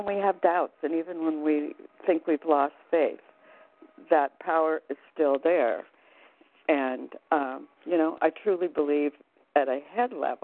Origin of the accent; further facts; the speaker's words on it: Arizona, United States; I'm from Arizona.